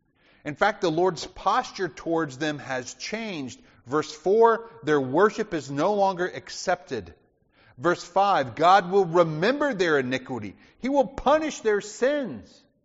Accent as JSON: {"language": "English", "region": "Alabama", "country": "United States", "tie": "born or raised there", "said": "I do remember growing up in Alabama, being out in the woods, and you come across a fresh blackberry bush."}